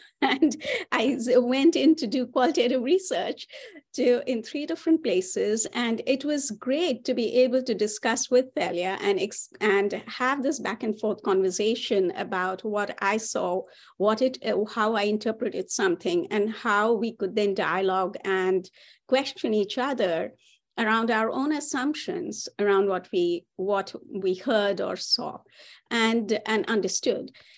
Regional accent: India; I was from India, so it's a very different. I was an international student at Syracuse University

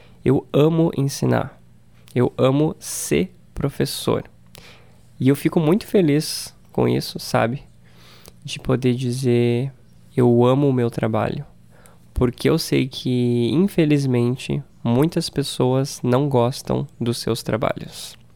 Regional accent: Brazil; Eu moro no Brasil e, por isso, eu sou brasileiro. E eu falo português brasileiro. Eu tenho 30 anos

